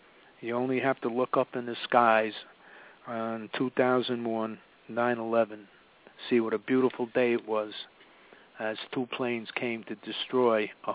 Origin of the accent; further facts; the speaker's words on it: New York City, New York, United States; When I was growing up in Washington Heights, now the drug center of New York City